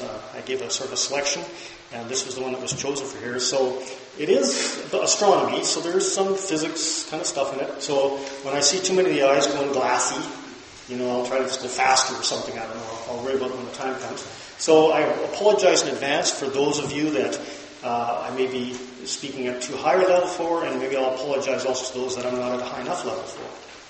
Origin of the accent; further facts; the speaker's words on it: Kelowna, British Columbia, Canada; I come from Kelowna, and here it is again.